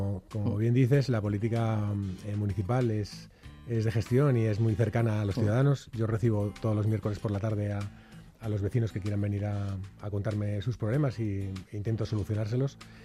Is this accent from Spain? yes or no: yes; Pozuelo de Alarcón, Community of Madrid, Spain; now in Colmenarejo, Spain; hace 6 años fui a vivir a Colmenarejo. Yo soy de Pozuelo de Alarcón, pero buscaba un entorno natural y la verdad es que lo he encontrado en Colmenarejo.